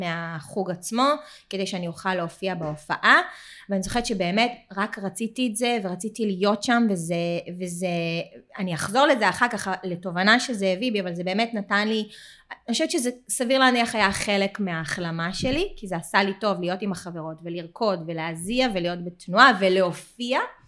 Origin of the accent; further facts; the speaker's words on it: Tel Aviv, Tel Aviv District, Israel; גדלתי בתל אביב. נולדתי וגדלתי בתל אביב, והייתי בבדור תקופה.